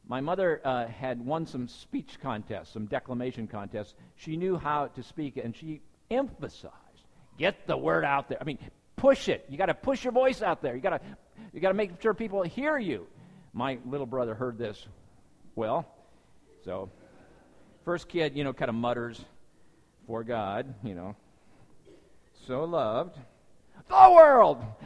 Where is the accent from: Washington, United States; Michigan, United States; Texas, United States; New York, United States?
Washington, United States; Lynden; I grew up in Linden, Washington, which... is a remote suburb of Langley.